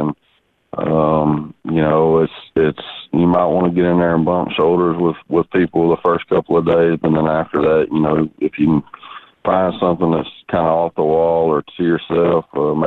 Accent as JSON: {"language": "English", "region": "Texas", "country": "United States", "said": "Yeah, you know, I'm from Texas, and, you know, the law is in Texas, if you can float it, you can boat it."}